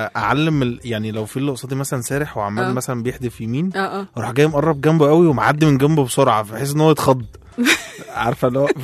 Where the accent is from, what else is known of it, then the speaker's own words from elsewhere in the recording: Egypt; في انواع لينا احنا كده كمصريين